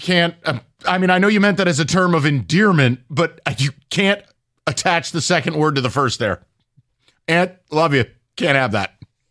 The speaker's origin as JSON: {"language": "English", "town": "Albany", "region": "New York", "country": "United States", "tie": "born or raised there", "said": "I grew up in the Albany area. That's on the border of Massachusetts."}